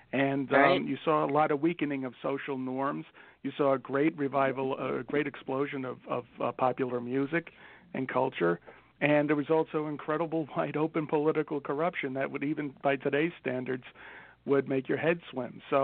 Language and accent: English; New York, United States; accent: Bronx; Sorry, my Bronx accent got in the way there for a little bit.